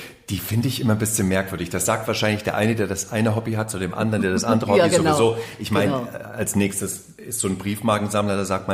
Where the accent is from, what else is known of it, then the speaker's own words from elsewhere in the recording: East Germany, Germany; Wir haben es im Osten genauso gemacht. Ja, weil wir hatten gar nicht so viel. Man hat sich ja privat getroffen bei uns im Osten.